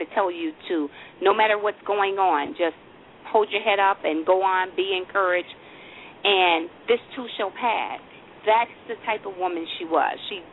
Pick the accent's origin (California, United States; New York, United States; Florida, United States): New York, United States; Buffalo; Buffalo, New York.